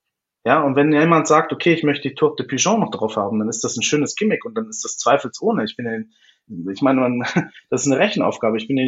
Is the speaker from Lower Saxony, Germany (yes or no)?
yes; Lower Saxony, Germany; born there; now in Munich, Germany; ich komme gebürtig aus Niedersachsen, deswegen kenne ich natürlich die Region.